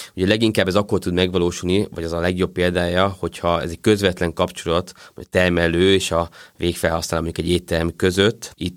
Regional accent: Pilisszentlászló, Pest, Hungary; Én Pilisztendászon nőttem föl, ami ugye gyakorlatilag Szentendre mellett van, egy völgyben, a kert végében erdő van.

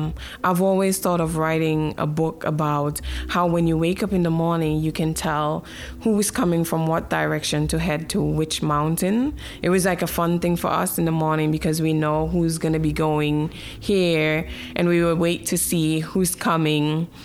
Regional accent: St. Vincent & Grenadines; I grew up in the Caribbean island called St. Vincent and the Grenadines, and most of my life was spent outdoors.

